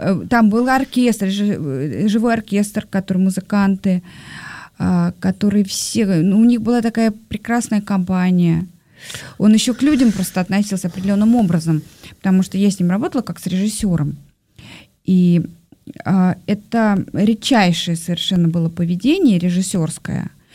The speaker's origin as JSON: {"language": "Russian", "region": "Saint Petersburg", "country": "Russia", "said": "Питер же все-таки вторая столица, и я сама из Питера."}